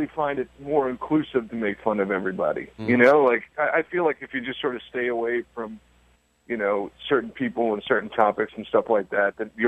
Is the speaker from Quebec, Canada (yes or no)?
no; Toronto, Ontario, Canada; I'm also from Toronto. So Toronto is, probably as American city, you know, in Canada that there is, you know, 3 million people, you know, very diverse population.